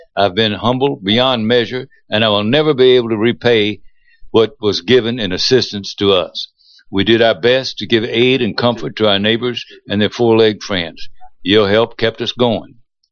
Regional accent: the South, United States; accent: southern; Usually my southern accent.

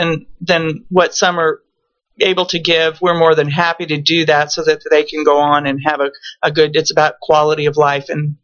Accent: California, United States; also born or lived in Pilot Point, Texas; I was an OC girl before the OC was known for what it is now. But yeah, I was raised in Southern California. My family's still out there. And then I was in Texas for about 15 years.

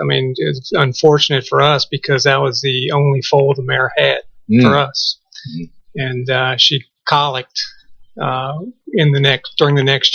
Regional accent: Cincinnati, Ohio, United States; now in Kentucky, United States; Cincinnati.

